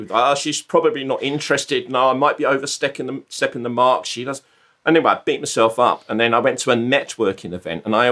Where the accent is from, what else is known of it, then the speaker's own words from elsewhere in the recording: Brighton, South East England, United Kingdom; And we always used to joke, and I'm from Brighton, and down south, good old Southern. I lived in Brighton.